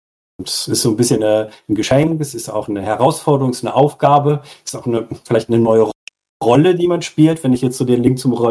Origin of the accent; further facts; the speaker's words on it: Luxembourg; now in Berlin, Germany; Ja, Luxemburg. Ich komme aus Luxemburg. Ursprünglich bin aber schon über die Hälfte meines Lebens seit 1998 in Berlin. So, ich kann auch Berlinern.